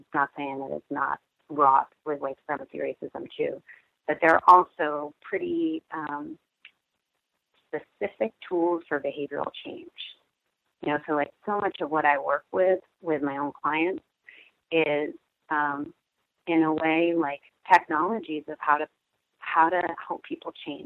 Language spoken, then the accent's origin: English; New York City, New York, United States; also born or lived in Oakland; now in Seattle, United States; So I grew up in New York City, and then I was sort of bounced around a little, and then went to school in the Bay Area, lived in Oakland for a while, and then moved to Seattle 10 years ago.